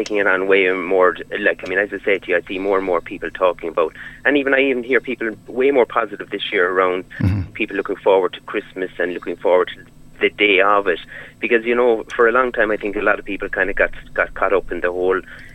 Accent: Carrigtwohill, Munster, Ireland; You know, I'm from Carrigtwohill. There's no pubs at all open at the moment

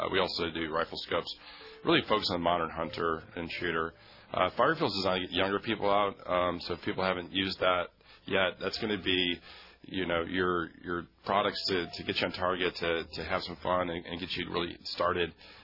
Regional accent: Michigan, United States; I grew up in Michigan, so for the folks listening from Texas, I got here as fast as I could. Michigan's a great outdoor state as well.

